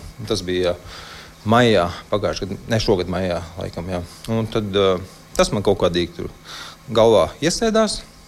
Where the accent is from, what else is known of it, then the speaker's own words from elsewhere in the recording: Bauska, Bauska Municipality, Latvia; Manā gadījumā tas bija tā, kad es esmu no Bauskas